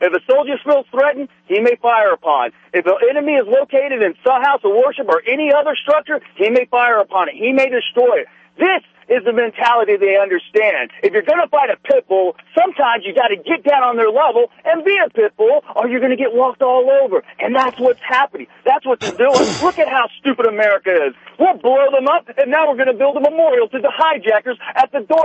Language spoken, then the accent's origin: English; the South, United States; I also know, as a Southerner, I personally believe that the South is under 140-plus years of unjustified Union occupation